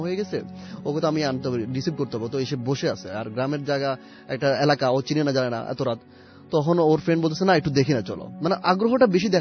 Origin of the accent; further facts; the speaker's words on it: Dhaka, Dhaka Division, Bangladesh; আমি ঢাকা ওয়ারি থেকে আসছি।